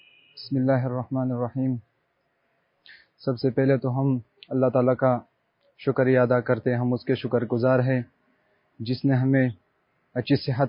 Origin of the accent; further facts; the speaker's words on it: Khyber Pakhtunkhwa, Pakistan; now in Islamabad, Pakistan; میں وزیرستان سے تعلق رکھتا ہوں اور فی الحال ادھر اسلام آباد میں رہتے ہیں.